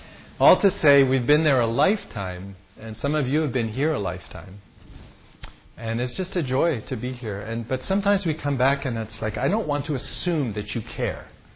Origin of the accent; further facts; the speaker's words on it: Nigeria; I was born and raised in Nigeria, West Africa. My parents were missionaries there for 40 years.